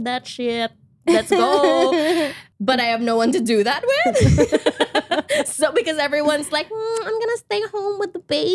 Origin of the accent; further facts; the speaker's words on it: United States; A shrub. As an American, I need this explained to me.